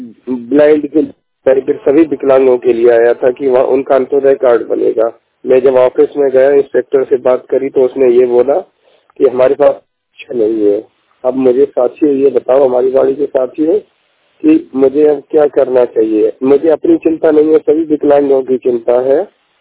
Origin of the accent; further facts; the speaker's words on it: Uttar Pradesh, India; मैं डिस्ट्रिक्ट मंत्री यूपी का रहने वाला हूँ। मैं बीआई पर्सन हूँ।